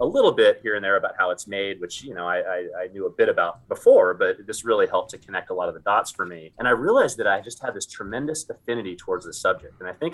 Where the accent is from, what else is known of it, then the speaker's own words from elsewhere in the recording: Sonoma, California, United States; But I was born and raised in Sonoma. So I was lucky enough to be surrounded by beautiful vineyards for pretty much my entire childhood.